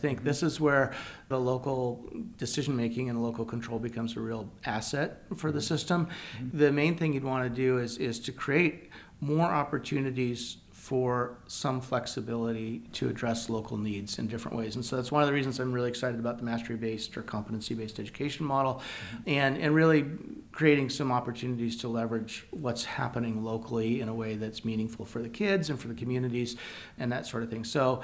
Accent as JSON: {"language": "English", "region": "California", "country": "United States", "tie": "born or raised there", "lives_now": "Washington, United States", "said": "No, I grew up in California."}